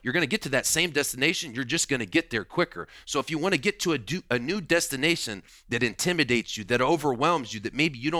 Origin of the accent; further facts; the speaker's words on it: Indiana, United States; I'm from Indiana, so I'm a little bit of a country guy.